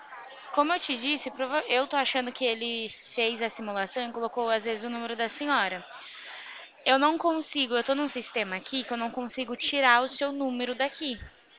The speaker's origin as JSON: {"language": "Portuguese", "town": "Limeira", "region": "São Paulo", "country": "Brazil", "said": "Sou de Limeira, uma cidade"}